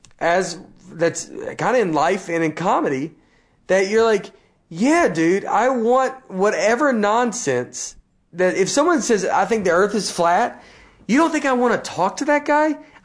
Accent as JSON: {"language": "English", "region": "the South", "country": "United States", "tie": "born or raised there", "said": "I'm from the South, you know, I grew up a Christian, I grew up typical Southern, you know, Christian home, Southern Baptist"}